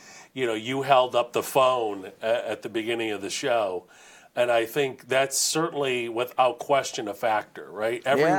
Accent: Springfield, Massachusetts, United States; growing up in Springfield in such an urban city

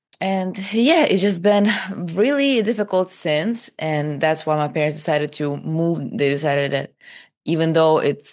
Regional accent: Zaporizhzhia, Zaporizhzhia Oblast, Ukraine; first language Russian; English is a second language; also born or lived in Kyiv area; because I was born in Zaporizhia, and Zaporizhia is a Russian-speaking city.

